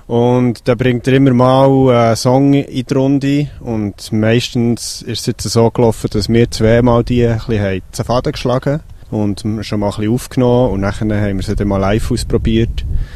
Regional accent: Switzerland; sondern eben ausser in Russerschweiz, dort wo ich herkomme.

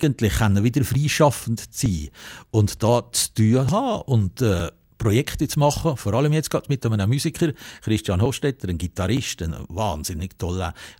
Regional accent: Valais, Switzerland; accent: Valais German; Ich bezeichne mich auch als Walliser. Ich schnurre nur Walliser-Deutsch

